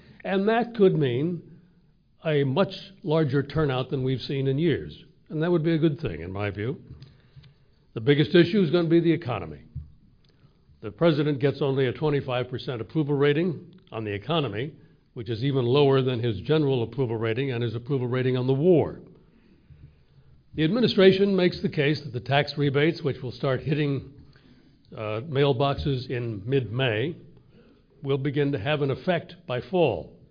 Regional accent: Chicago, Illinois, United States; Political scientist Milt Rakove from my hometown of Chicago

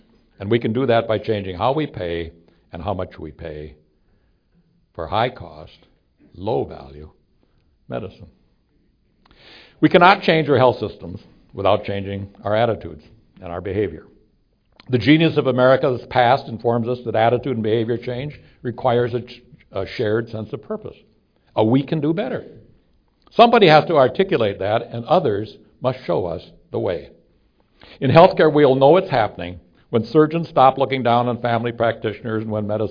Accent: Minnesota, United States; And as Minnesotan, born and bred, I recognize the debt that I owe

